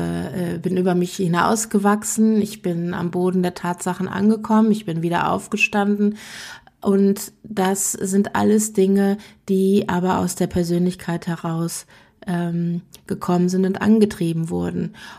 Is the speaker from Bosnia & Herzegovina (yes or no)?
no; Germany; moved away as an adult; now in Switzerland; als Deutsche in der Schweiz seit fast 30 Jahren lebt. Mit einer Wohnung, ich schaue auf den Zürichsee.